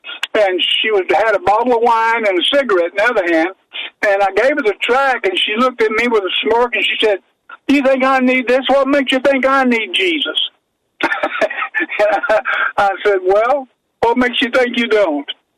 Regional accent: Big Lake, United States; I come from Big Lake, and I think I graduated number 50 in the class of about 53. I was just a little old pinochle boy from the country

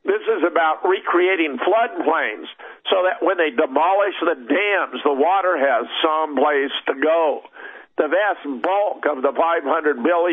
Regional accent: California, United States; I was born in Pasadena, I grew up in California, and we learned about this massive engineering project to create the dams and reservoirs to maintain water stability for California and agriculture.

